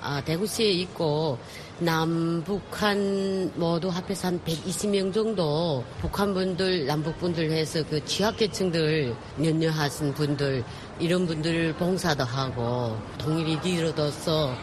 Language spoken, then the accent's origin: Korean; Daegu, South Korea; now in Seoul, South Korea; KTX 대구 가면 좀 시간은 걸리더라도 즐겁더라고요. 힘들어도 또 그게 우리 고향 분들이 따뜻함이라 할까요?